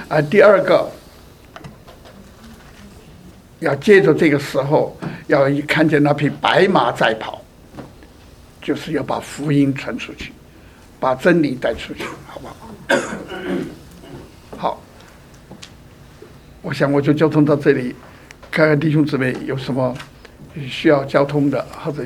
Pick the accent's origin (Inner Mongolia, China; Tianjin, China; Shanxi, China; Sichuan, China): Sichuan, China; 我因为他是四川人，我也是四川人嘛，所以叫做同乡。